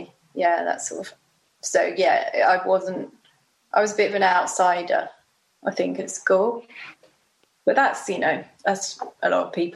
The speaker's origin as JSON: {"language": "English", "town": "Bromley", "region": "London", "country": "United Kingdom", "tie": "born or raised there", "said": "I mean, I grew up in Bromley, so it was very, it's nice. My primary school's right near my house. Still is near my parents."}